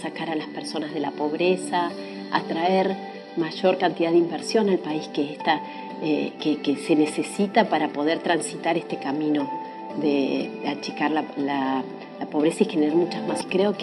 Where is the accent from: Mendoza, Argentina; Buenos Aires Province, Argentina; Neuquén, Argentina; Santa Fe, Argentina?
Santa Fe, Argentina; Rosario; soy una persona que soy de Rosario, sé lo que es Rosario hoy